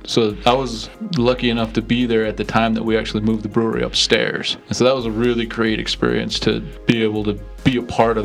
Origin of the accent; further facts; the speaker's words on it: New Mexico, United States; I grew up in New Mexico, and in college I studied photojournalism